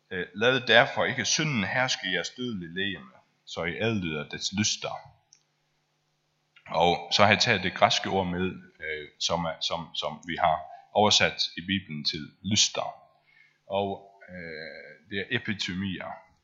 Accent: Faroe Islands; Jeg er færing, så jeg ved det heller ikke.

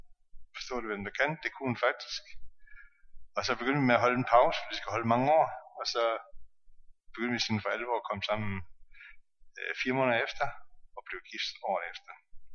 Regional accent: Odense, Region of Southern Denmark, Denmark; og jeg er født og opvokset i Odense, Fynsland.

